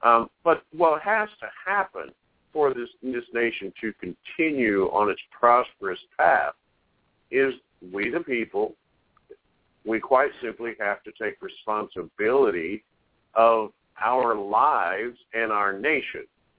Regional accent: United States; I say American people just simply because, you know, we're from America.

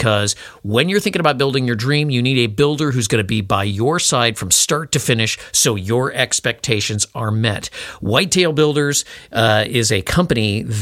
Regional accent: Chicago, Illinois, United States; also born or lived in Baltimore / Washington / Richmond; now in Minnesota, United States; as a typical Minnesotan or upper Midwesterner, I was raised in Chicago and have lived in Minnesota a lot longer than I lived in Chicago.

